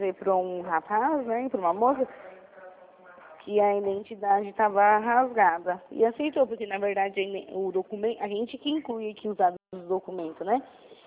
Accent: Sorocaba, São Paulo, Brazil; eu sou de Sorocaba.

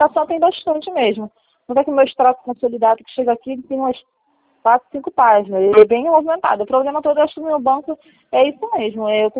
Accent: Niterói, Rio de Janeiro, Brazil; also born or lived in Maricá; que eu sou de Niterói e Maricá

